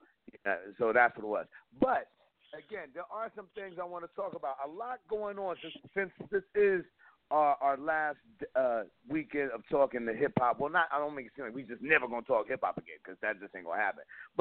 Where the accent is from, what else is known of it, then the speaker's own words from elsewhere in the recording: East Coast, United States; Okay, I'm a black man who lives in the state of Washington, but I am from the East Coast.